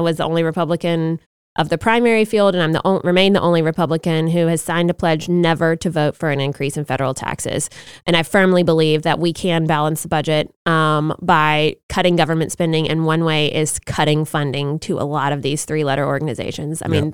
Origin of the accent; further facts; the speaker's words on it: Alabama, United States; And so I'm from Monroe County. We used to have Vanity Fair, a booming textile industry throughout Southwest Alabama, and NAFTA killed that.